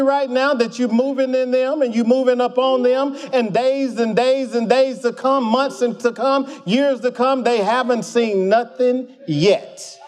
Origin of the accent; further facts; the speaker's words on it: Mississippi, United States; You know, now I'm from Mississippi, born and raised in Mississippi. I've lived in other states, but there's something about people in Mississippi.